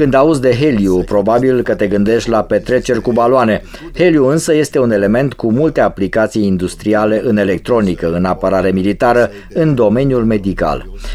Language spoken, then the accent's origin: Romanian; Italy; Romanian is a second language; now in Romania; Eu sunt din Italia, sunt cercetător la Institutul de Geofizică din Roma